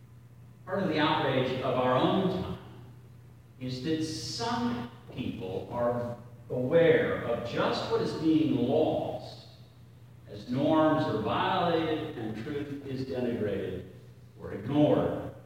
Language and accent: English; the South, United States; accent: southern; got an operator in New Jersey who told me to speak more slowly because my southern accent was incomprehensible.